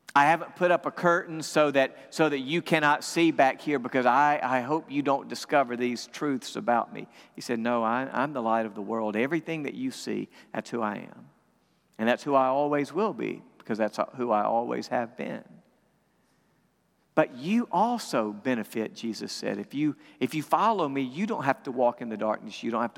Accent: West Point, United States; I've done two funerals over the period from Thanksgiving to Christmas, both in West Point, my hometown.

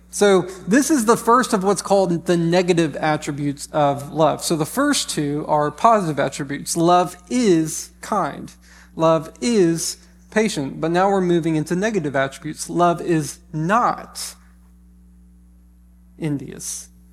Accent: the South, United States; Like we're from the South.

